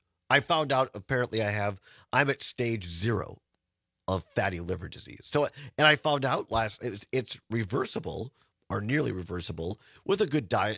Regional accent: Richland Center, Wisconsin, United States; Did you go to the mall back in the 70s and 80s? It was a big thing for us. We come in from Richland Center and, woo, get to have a hot Sam.

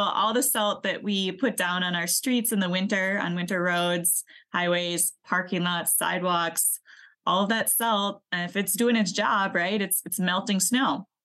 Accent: Bloomer, Wisconsin, United States; So I grew up in Bloomer. 3,000 people, more cows than people. I mean, it's true for a lot of Wisconsin towns.

